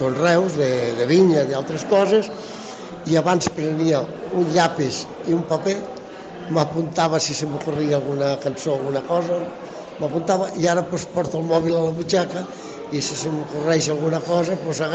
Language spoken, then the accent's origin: Catalan; El Molar, Catalonia, Spain; tots els estius que vinc a passar al Molar, al meu poble.